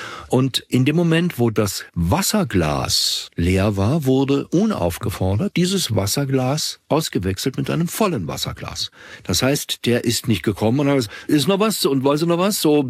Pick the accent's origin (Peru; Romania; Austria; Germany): Austria; Vienna; zur Hofburg, also das imperiale Wien